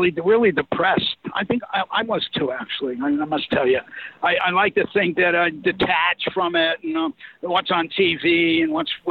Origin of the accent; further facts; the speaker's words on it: Canada; But I'm a Canuck. I'm a Canadian. I love Canada.